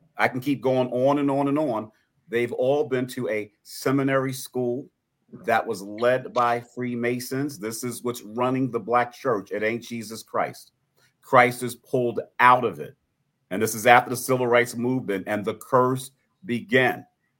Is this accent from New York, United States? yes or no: yes; New York City, New York, United States; Today's Black preachers, I'm from New York City. I know a pimp when I see it.